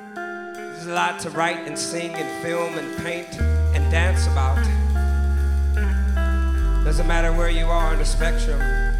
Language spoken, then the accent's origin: English; Great Barrington, Massachusetts, United States; now in Oakland, United States; I could understand white people. I was from Great Barrington, Massachusetts, man. I knew all about them.